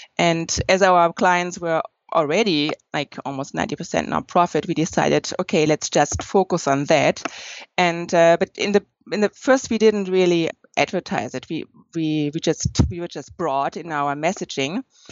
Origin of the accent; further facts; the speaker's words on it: Germany; now in Canada; I'm from Germany and … since I'm in Canada